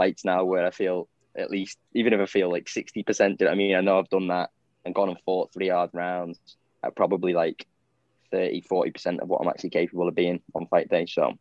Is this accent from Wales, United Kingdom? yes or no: no; Southport, North West England, United Kingdom; I'm from Southport, don't you?